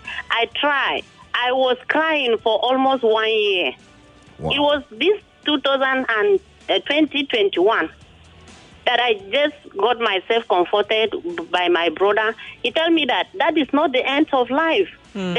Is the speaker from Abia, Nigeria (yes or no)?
no; Jos, Plateau, Nigeria; now in Lagos, Nigeria; I moved down here to Lagos. I'm working here as a household because I'm from Jos.